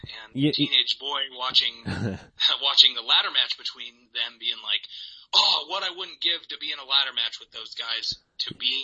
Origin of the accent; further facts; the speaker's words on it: Westminster, Colorado, United States; I got the venue in my hometown of Westminster, Colorado. So being, I went to Westminster High School when I, you know, went to high school.